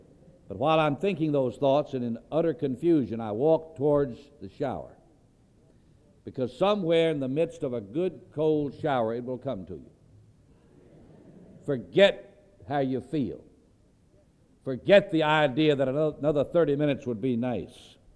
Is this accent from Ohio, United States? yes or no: no; Lynchburg, Virginia, United States; because God had called me to my hometown to start a church. I was born and raised there. Spent all 63 years in Lynchburg, Virginia.